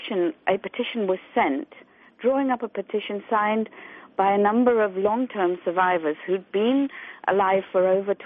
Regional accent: Chile; first language Spanish; English is a second language; I did. I grew up in Chile and spoke Spanish before English

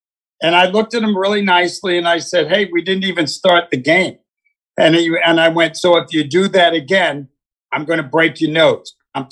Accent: Queens, New York, United States; also born or lived in Manhattan / New Hyde Park; Oh, I grew up in Queens and then, all over, and then Manhattan and then New Hyde Park, Long Island.

